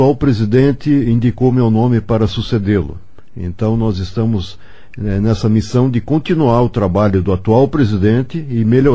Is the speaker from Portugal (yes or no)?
no; Marília, São Paulo, Brazil; born there; now in Curitiba, Brazil; Eu nasci em Marília, sou do interior de São Paulo, mas estou em Curitiba há muito tempo, casei com uma curitibana, tenho filhos e netos, todos curitibanos. Então eu sou um paranaense, né?